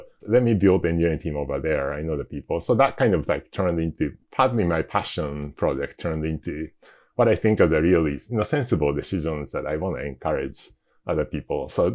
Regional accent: Tokyo, Japan; moved away as an adult; now in United States; Yeah. So, I grew up in Tokyo. And then when I think I was maybe 20 something, I got this unexpected invitation from Sun Microsystems to come over to the Bay Area and work for them.

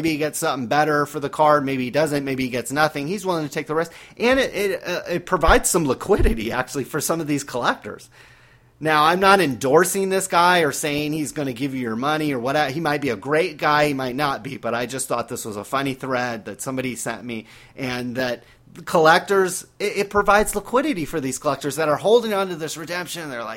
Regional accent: California, United States; You think I grew up in California rooting for the Bengals?

